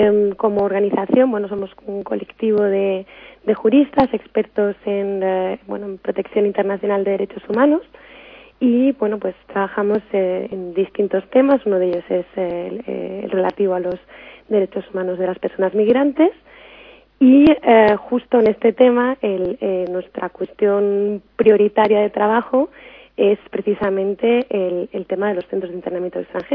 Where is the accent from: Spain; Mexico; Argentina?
Spain; Porque yo como española, a mí nunca me meterían en un centro de detención